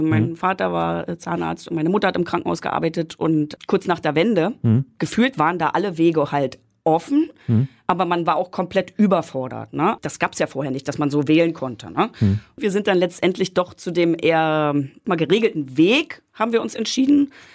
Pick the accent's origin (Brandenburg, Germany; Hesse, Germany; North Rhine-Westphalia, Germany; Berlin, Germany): Berlin, Germany; Genau, also ich bin in Pankow geboren, also eigentlich Berlin-Buch, aber das gehört ja zu Pankow. Und bin aufgewachsen in Pankow, Niederschönhausen.